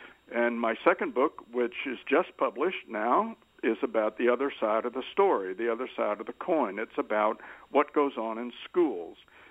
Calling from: Brooklyn, New York, United States; I'm very happy to do so, and I'm doing so from Brooklyn, New York.

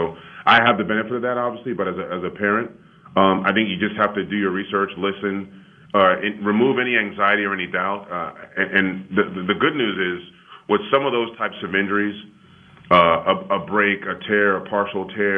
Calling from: Portland, Oregon, United States; I'm calling you from Portland, Oregon at Nike headquarters

